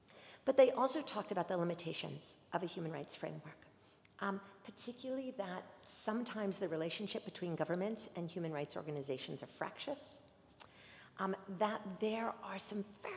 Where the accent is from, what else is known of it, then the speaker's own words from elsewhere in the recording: United States; That's a very interesting point for me to bring up as an American